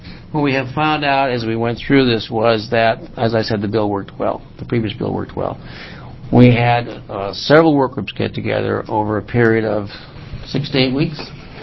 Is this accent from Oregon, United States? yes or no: yes; Oregon, United States; I'm from District 3 in Southern Oregon, and I'm also a practicing physician down there.